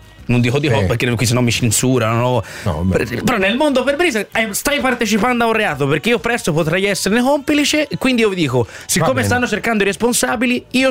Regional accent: Florence, Tuscany, Italy; io ti dico, da fiorentino è quello che c'era sulla coreografia

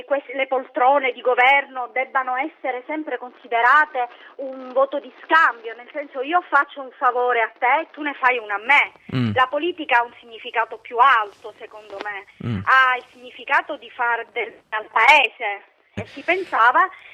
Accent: Sicily, Italy; ma perché io sono siciliana

